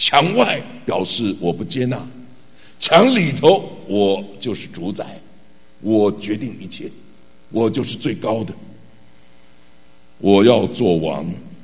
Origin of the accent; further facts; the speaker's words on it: Jiangxi, China; 而且他说我也是江西人啊